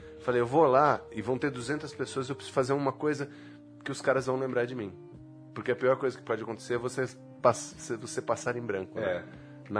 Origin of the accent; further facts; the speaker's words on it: Rio de Janeiro, Brazil; lá no Rio, eu vinha da zona sul do Rio de Janeiro